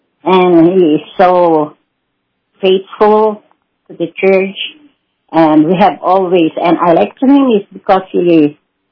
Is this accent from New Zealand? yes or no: no; Philippines; English is a second language; moved away; And so, I'm a Filipina, I'm almost 3 years here